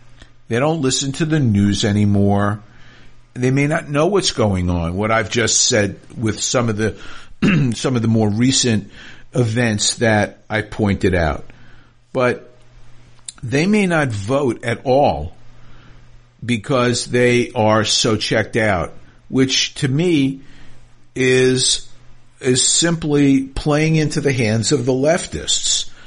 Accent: New York City, New York, United States; I remember growing up in New York in the 60s and the 70s, and it was a very dangerous place.

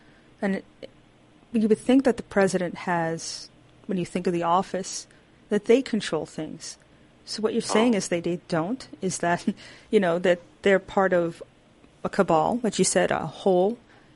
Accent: Brooklyn, New York, United States; I'm from Brooklyn. I don't mess around, okay?

